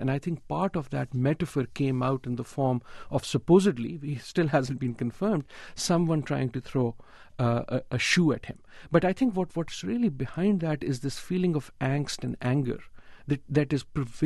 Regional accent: Pakistan; So as a Pakistani, I can share the feeling of this guy must have been going through

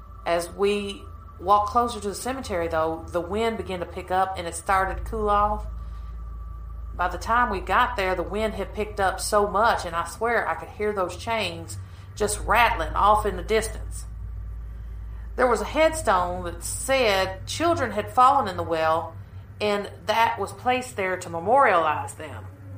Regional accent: Kentucky, United States; I'm from Kentucky.

